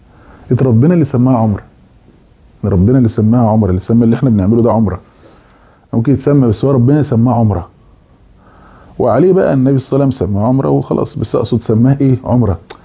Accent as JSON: {"language": "Arabic", "country": "Egypt", "said": "انا في رايي مثلا يعني احنا عندنا في مصر العربيه"}